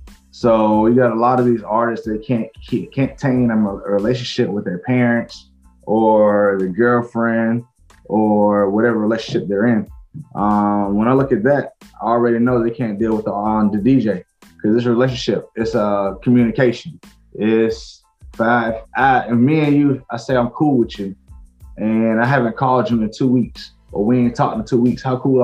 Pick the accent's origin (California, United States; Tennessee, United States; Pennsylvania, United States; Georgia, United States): Georgia, United States; Atlanta; So I'm from Atlanta. I'm from here. This is my city, man. So I was born here. So I ain't just no transplant. I'm from here for real.